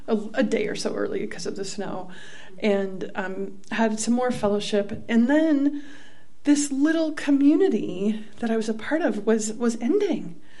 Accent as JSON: {"language": "English", "town": "Story City", "region": "Iowa", "country": "United States", "tie": "born there", "said": "I was born in Iowa, in a little town in north central Iowa called Story City."}